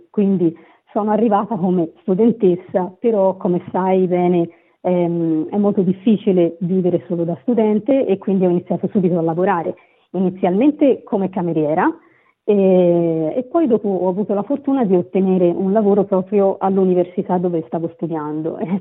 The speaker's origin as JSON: {"language": "Italian", "region": "Tuscany", "country": "Italy", "said": "io vengo dalla provincia di Firenze"}